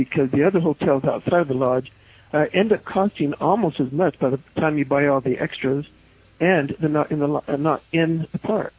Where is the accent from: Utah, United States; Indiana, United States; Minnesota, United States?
Utah, United States; I know a lot of times out west, we're from Utah, and we're about a four-hour drive from the Grand Tetons.